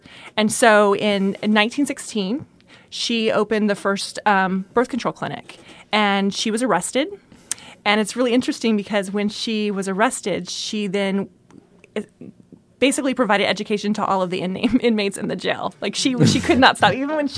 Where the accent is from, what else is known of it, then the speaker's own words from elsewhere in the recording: Bakersfield, California, United States; now in Santa Barbara, United States; I am. I'm from Bakersfield, California.